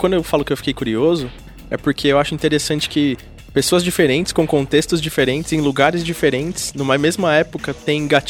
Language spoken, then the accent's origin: Portuguese; São Paulo, Brazil; eu nasci e cresci em São Paulo e eu acho ótimo que existam coisas fora de São Paulo.